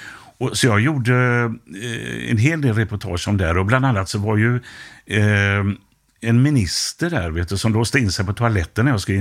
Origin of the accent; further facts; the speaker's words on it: Gothenburg, Västra Götaland County, Sweden; Jag är uppväxt här i Göteborg på Hisingen i Biskopsgården.